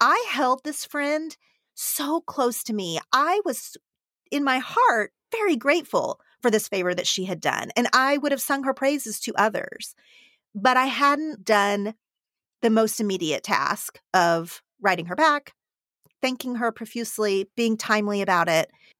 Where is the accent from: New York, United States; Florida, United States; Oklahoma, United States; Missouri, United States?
Oklahoma, United States; now in Los Angeles, United States; I grew up in Oklahoma. I live in Los Angeles now.